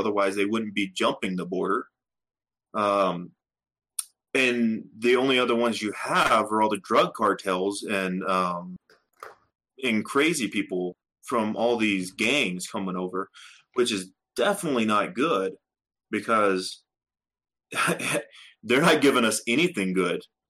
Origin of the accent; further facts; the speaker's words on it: Texas, United States; I must be an oddity then, because I'm from Texas.